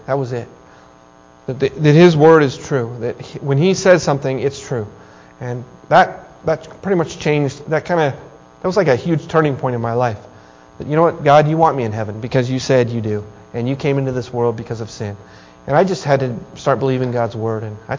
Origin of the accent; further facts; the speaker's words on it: Wyoming, United States; also born or lived in Kansas; now in Atlanta, United States; I was born in Kansas, grew up in Wyoming. I live in Atlanta.